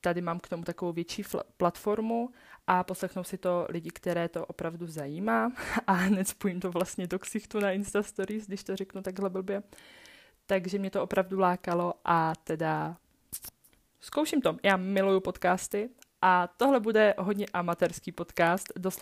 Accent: Moravia, Czechia; accent: Moravian; now in Prague, Czechia; Já si furt myslím, že je mi prostě 18-19. Takže tak, jsem z Moravy, ale studuju v Praze.

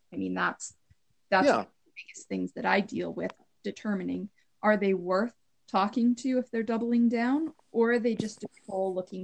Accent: Canada; Even though I'm Canadian. Come on, that is not a bad thing.

